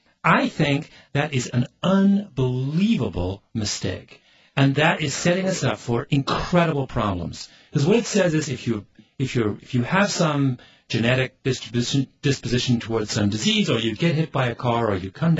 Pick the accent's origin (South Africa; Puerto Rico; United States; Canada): Canada; I mean, I'm a Canadian.